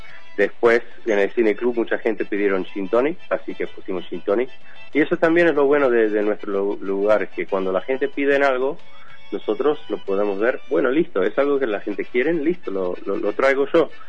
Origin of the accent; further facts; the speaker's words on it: United States; Spanish is a second language; Sé que eso no significa mucho porque soy gringo y muchas empanadas no he comido